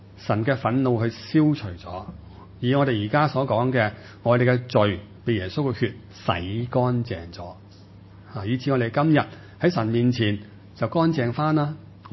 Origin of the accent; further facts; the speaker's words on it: China; 在我们中国人这边